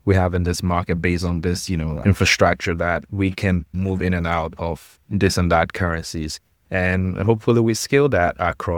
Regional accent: Ghana; Simply put, I'm Ghanaian, for those, you know, who might not have caught the accent yet.

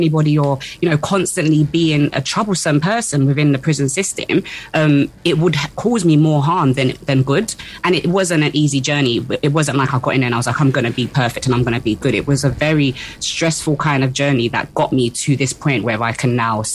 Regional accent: United Kingdom; I would have just been like, yeah, I'm African, but I'm British.

